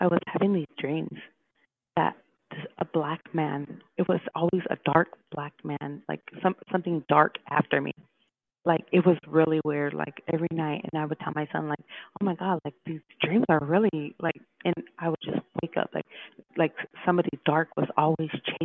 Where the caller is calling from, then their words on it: Stockton, California, United States; Oh, I'm sorry. I'm calling in from Stockton.